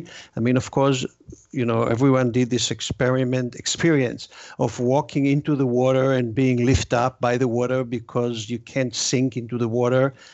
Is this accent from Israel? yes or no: yes; Israel; I was born in Israel. I was raised in Israel. And for me, the Dead Sea was a part of my childhood, of my growing up in Israel.